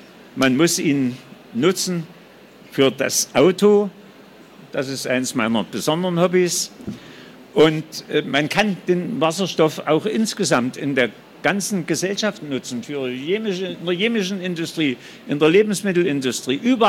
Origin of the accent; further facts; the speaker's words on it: Dorndorf, Thuringia, Germany; Und das Titelbild auf dem Buch zeigt den Windpark in Dorndorf in der Rhön, in meiner Heimat, wo ich ein eigenes Grundstück von meiner Mutter geerbt hatte